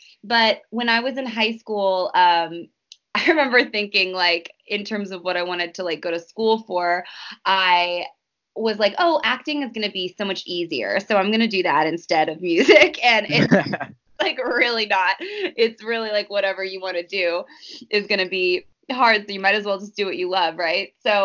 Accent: San Diego, California, United States; also born or lived in Upland; I was born in Upland, California, which is like near Santa Barbara area. And then my mom was like a single working mom, so we kind of bounced around a lot in throughout San Diego.

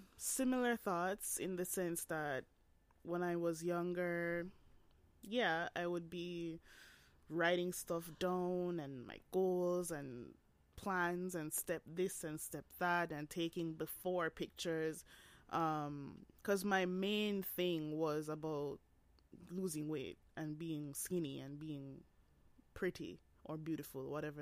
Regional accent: Jamaica; now in Canada; I grew up in Jamaica, not to say that Jamaica does not have gyms.

